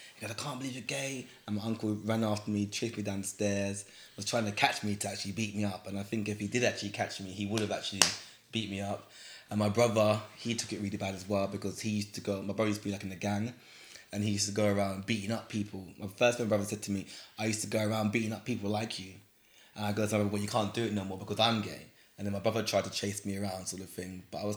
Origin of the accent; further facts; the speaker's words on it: London, United Kingdom; I was born and bred in London. I love London. I can't see myself living anywhere else